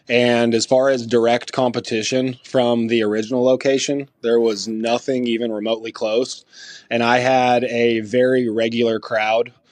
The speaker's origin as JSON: {"language": "English", "region": "Texas", "country": "United States", "tie": "born or raised there", "said": "I'm from Texas, born and raised here. I've been here my whole life. My father is originally Middle Eastern."}